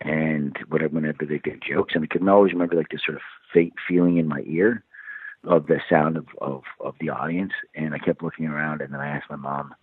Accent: Ireland; now in Vancouver, Canada; And then, when we immigrated from Ireland, we went to Vancouver, Canada.

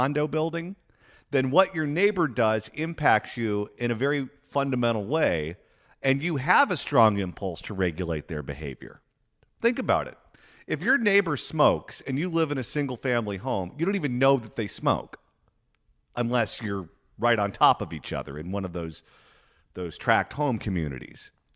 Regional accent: Garden Grove, California, United States; I grew up in Garden Grove, where it was virtually all single-family homes when I lived there.

